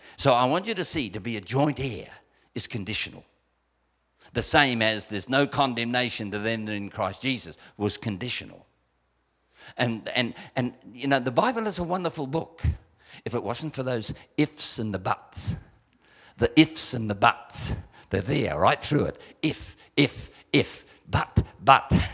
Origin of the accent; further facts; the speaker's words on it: New Zealand; we come from New Zealand and we have a philosophy in our country, you dirtied your shoes, mate, you clean them.